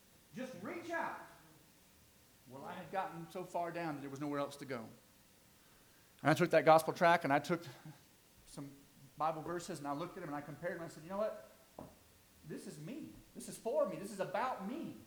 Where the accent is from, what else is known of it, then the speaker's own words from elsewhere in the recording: Georgia, United States; the short version of my story is that I was born and raised in Southwest Georgia. Now, I've been told I speak pretty fast for somebody from Georgia.